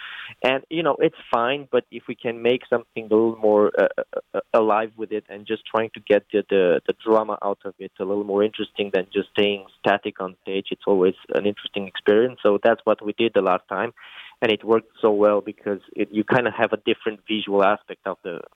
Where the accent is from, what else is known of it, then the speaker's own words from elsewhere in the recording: Romania; born there; English is a second language; I was born in Romania, and a lot of my family members were musicians and playing in orchestras in a very, very small town.